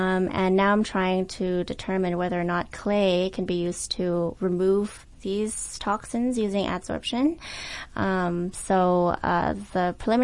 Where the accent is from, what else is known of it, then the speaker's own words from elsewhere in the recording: Toronto, Ontario, Canada; I'm actually from Toronto, and I came all the way here for my studies.